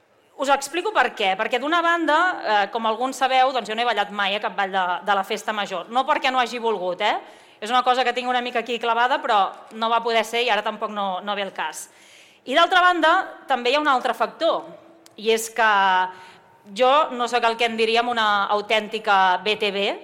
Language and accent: Catalan; Vilafranca del Penedès, Catalonia, Spain; also born or lived in Barcelona; jo no sóc de Vilafranca de tota la vida, és cert que vaig néixer a Barcelona, els meus pares i jo vam arribar aquí a finals del mes d'agost de l'any 1991, quan jo tenia 3 anys